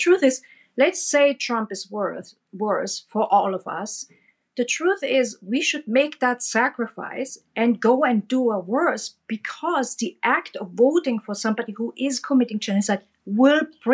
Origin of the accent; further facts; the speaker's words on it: Germany; I mean, I grew up in Germany where Holocaust education is very big.